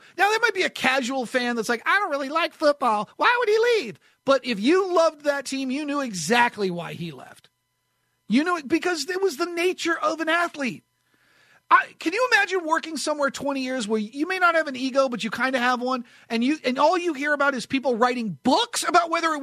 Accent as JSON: {"language": "English", "region": "New England", "country": "United States", "tie": "born or raised there", "also_born_or_lived": "Brooklyn", "said": "I grew up in New England. I was born in Brooklyn, but I grew up in New England."}